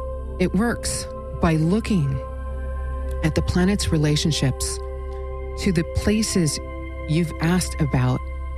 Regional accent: Anchorage, Alaska, United States; also born or lived in Los Angeles; Now, I was born in Los Angeles. What? Yes, East LA, man. Totally born there, right? And then at a very young age, my family, we all moved to Anchorage, Alaska.

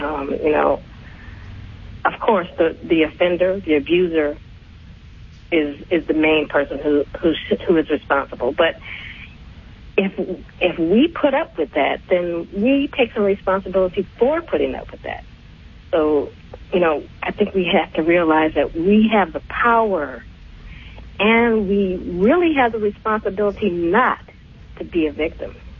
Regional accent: Detroit, Michigan, United States; now in California, United States; I am from Detroit, Michigan, the Motor City.

